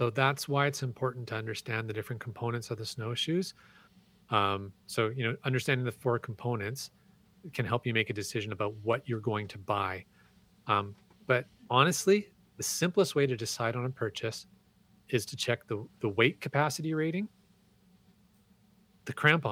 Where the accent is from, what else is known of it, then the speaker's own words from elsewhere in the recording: Canada; Well, I'm Canadian.